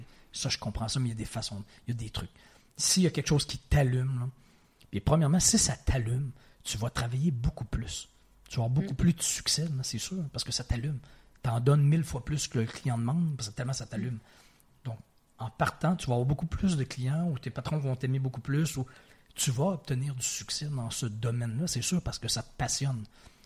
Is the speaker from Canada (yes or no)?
yes; Quebec City, Quebec, Canada; Parce que moi et ma femme, on vient les deux de Québec et nos familles étaient à Québec.